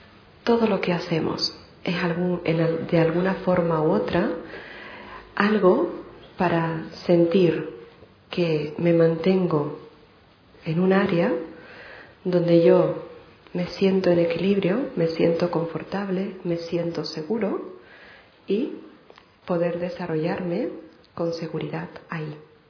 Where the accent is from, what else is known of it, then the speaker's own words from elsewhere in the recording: Canary Islands, Spain; now in Barcelona, Spain; Originalmente soy de Canarias, con lo cual pido permiso para dar la conferencia en castellano, que me es mucho más fácil, entiendo bien el catalán, pero de momento no me he soltado hablarlo.